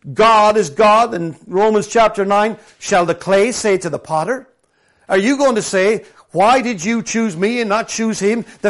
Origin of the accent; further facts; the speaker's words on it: Ireland; When I was a kid growing up in Ireland, it was wonderful.